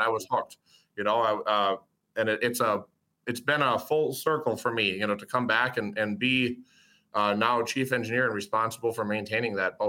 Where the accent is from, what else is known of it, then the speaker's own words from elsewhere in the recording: Howards Grove, Wisconsin, United States; I grew up in Wisconsin from a small town called Howard's Grove, just 20 minutes south of Manitowoc.